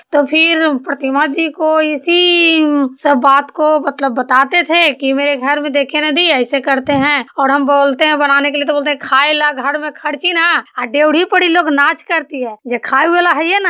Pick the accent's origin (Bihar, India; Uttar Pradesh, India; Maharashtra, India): Bihar, India; Balwa; मैं गांव बलवा से बोल रही हूँ, पोस्ट भोजपुर थाना नगर नौसा जिला नालंदा के निवासी हूँ